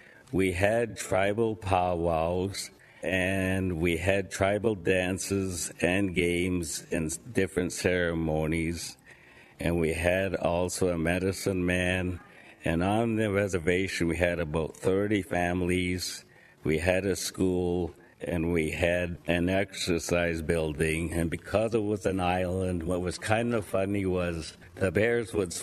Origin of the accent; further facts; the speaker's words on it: Moat's Landing, Ontario, Canada; also born or lived in Haileybury / North Bay; I was born in Haileybury, Ontario, Canada. I lived at Moat's Landing, which is by the Montreal River, where we did a lot of fishing and hunting. We lived far away from any school.